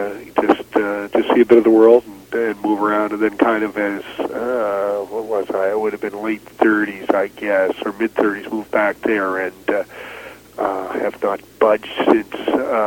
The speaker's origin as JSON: {"language": "English", "town": "Halifax", "region": "Nova Scotia", "country": "Canada", "tie": "born or raised there", "said": "white, middle-class, straight kid growing up in Halifax"}